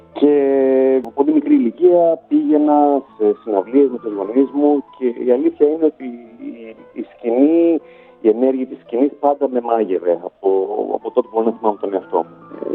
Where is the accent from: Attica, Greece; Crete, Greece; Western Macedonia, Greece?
Attica, Greece; Athens; now in London, United Kingdom; Στην Ελλάδα μεγάλωσα, στην Αθήνα. Η μητέρα μου είναι από την Καλαμάτα, ο πατέρας μου από τη Σύρο. Και όπως ακριβώς είπα, τα τελευταία 20 χρόνια σχεδόν ζω στη Μεγάλη Βρετανία, στο Λονδίνο.